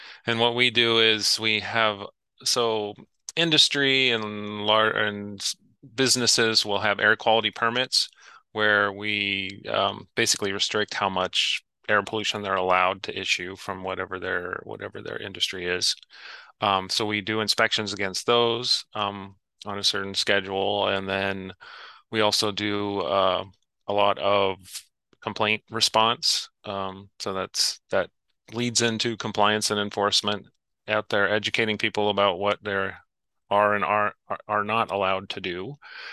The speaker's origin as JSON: {"language": "English", "region": "Pennsylvania", "country": "United States", "also_born_or_lived": "Colorado", "moved": "yes", "lives_now": "Moscow, United States", "said": "My wife and I moved up here from Colorado. I'm actually originally a Pennsylvanian, so you'll have to forgive me."}